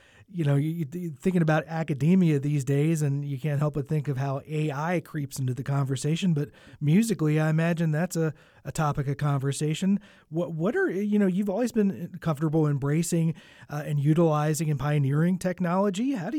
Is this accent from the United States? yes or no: yes; Baltimore, Maryland, United States; You are a teacher in my hometown of Baltimore, Maryland, at Johns Hopkins University's Peabody Institute.